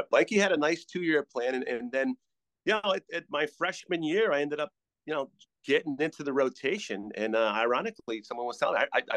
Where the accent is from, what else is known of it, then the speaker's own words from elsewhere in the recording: Norwell, Connecticut, United States; I'm from Norwell, Connecticut